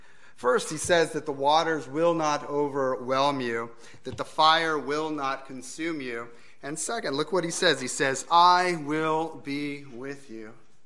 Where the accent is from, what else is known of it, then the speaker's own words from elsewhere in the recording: California, United States; I'm from California. I'm from the land of fires. We're famous every summer when our mountains are on fire.